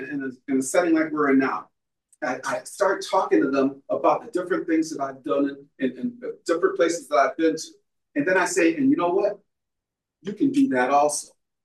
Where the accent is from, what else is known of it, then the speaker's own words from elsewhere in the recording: Niagara Falls, New York, United States; I grew up right here in Niagara Falls, New York. I graduated from LaSalle Senior High School.